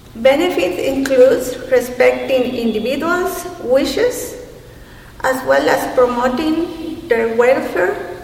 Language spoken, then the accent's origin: English; Guatemala; I am from Guatemala.